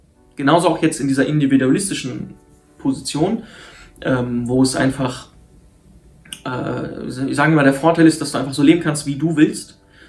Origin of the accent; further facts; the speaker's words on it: Syria; German is a second language; now in Germany; also ich komme aus Syrien